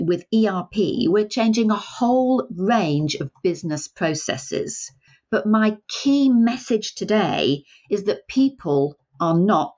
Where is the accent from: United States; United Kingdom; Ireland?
United Kingdom; England; now in Bombay, New Zealand; So we live currently in Bombay in New Zealand, but I'm originally from England. And when we moved to New Zealand 10 years ago